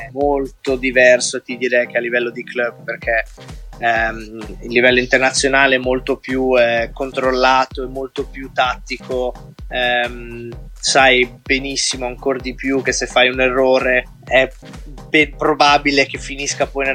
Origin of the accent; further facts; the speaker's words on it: Ticino, Switzerland; È ovvio che come ticinese c'è quell'emozione in più